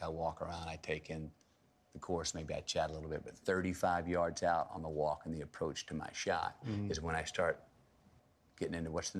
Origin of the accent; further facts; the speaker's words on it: Texas, United States; I mean, growing up in Texas, you know, football's king.